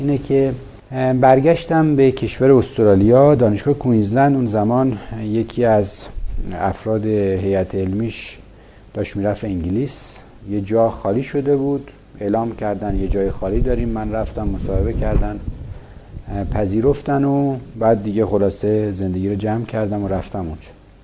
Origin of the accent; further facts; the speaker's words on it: Yazd, Iran; also born or lived in Kerman; متولد 1344 هستم، 47 سالم میشه. در یزد به دنیا اومدم. تحصیلات دوران ابتداییم بیشتر در استان کرمان بوده، دبیرستان یزد بودم.